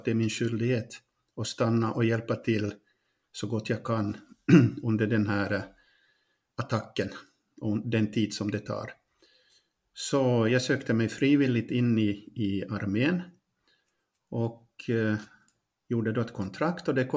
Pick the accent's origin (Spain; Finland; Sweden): Finland; Pedersöre, Ostrobothnia; now in Ukraine; Jag är barnfödd i Poromaa. Idag så heter det en kommun Pedersöre, det är i Österbotten. Och egentligen kom jag till Ukraina 2017 i form av arbetet.